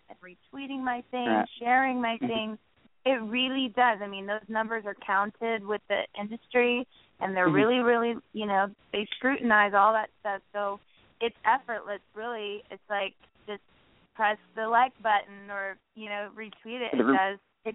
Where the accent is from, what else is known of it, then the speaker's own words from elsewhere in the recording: Williamsport, Pennsylvania, United States; it was in the special place that I grew up with in Williamsport. It was the Williamsport Community Arts Center.